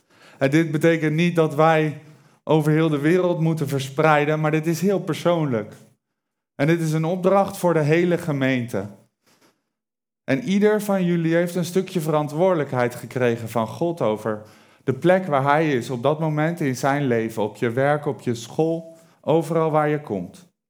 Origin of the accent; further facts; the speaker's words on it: Alphen aan de Rijn, South Holland, Netherlands; Ik kom van Alphen aan de Rijn, Nieuwkoop, klein plaatje. Ik denk niet dat iemand dat kent. Kijk! Ik ben 24 jaar en 3 jaar geleden heb ik Jezus ontmoet.